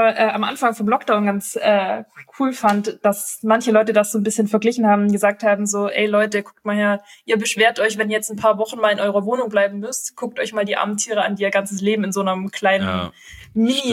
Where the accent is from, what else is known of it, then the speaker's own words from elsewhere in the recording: Baden-Württemberg, Germany; ich komme auch aus dem Schwabenländle, ich kenne das.